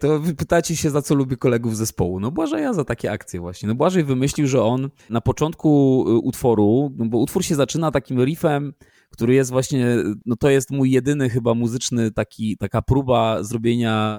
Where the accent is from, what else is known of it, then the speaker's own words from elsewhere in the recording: Pszczyna, Silesian Voivodeship, Poland; born there; jak ja się urodziłem w Pszczynie? I jako Polak mam taki bagaż historii do opowiedzenia